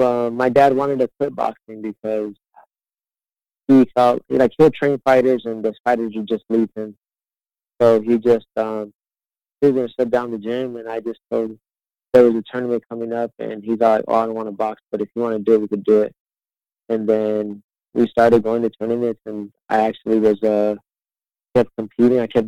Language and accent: English; Fresno, California, United States; Yes. I'm from Fresno, California. It's my hometown, and I feel like I'll have no problem filling up the arena.